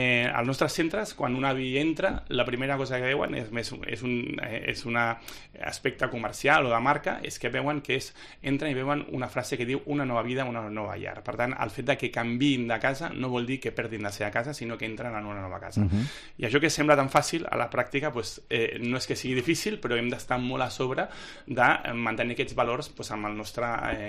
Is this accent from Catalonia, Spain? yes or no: yes; Barcelona, Catalonia, Spain; soc del barri de Sants